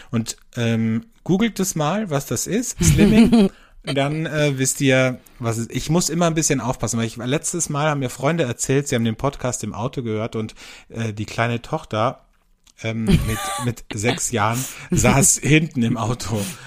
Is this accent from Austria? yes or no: yes; Austria; bei uns in Österreich